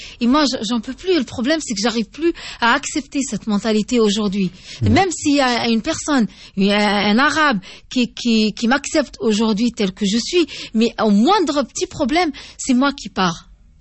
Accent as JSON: {"language": "French", "country": "Algeria", "said": "Je suis algérienne"}